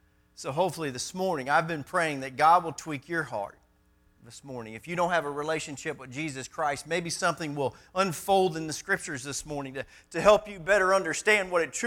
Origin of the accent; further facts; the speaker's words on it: South Bend, Indiana, United States; born there; I was born in South Bend, Indiana.